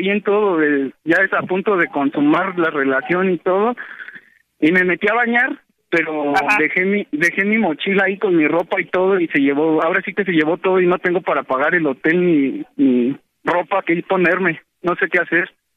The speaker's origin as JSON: {"language": "Spanish", "region": "Morelos", "country": "Mexico", "said": "De Morelos."}